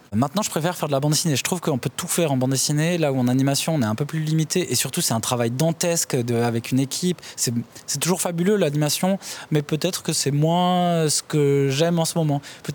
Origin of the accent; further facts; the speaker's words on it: Bordeaux, Nouvelle-Aquitaine, France; Je suis originaire de Bordeaux. J'ai commencé des études aux Beaux-Arts là-bas. Puis après, j'ai un peu bourlingué et je suis revenu plus tard. J'avais 21 ans à Angoulême, à l'EMK, quoi. Voilà. Mais je suis originaire du coin, on va dire.